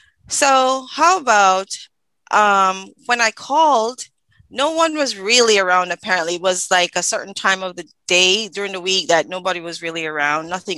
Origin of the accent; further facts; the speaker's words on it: Kingston, Jamaica; I grew up in East. I'm from East Kingston.